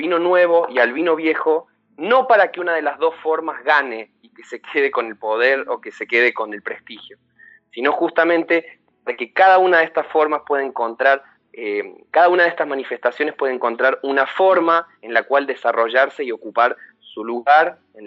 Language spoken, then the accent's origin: Spanish; Argentina; pero los argentinos somos muy de River y Boca, como decimos acá, ¿sí?